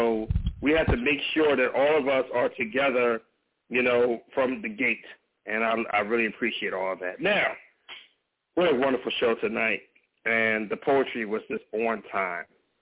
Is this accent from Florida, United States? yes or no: no; Compton, California, United States; I'm from Kemp Avenue, off of Rosecrans. I'm from Compton, California.